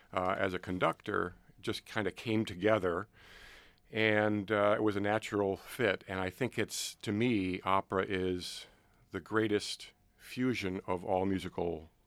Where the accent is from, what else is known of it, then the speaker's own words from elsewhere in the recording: Orchard Park, New York, United States; I grew up in Orchard Park outside of Buffalo.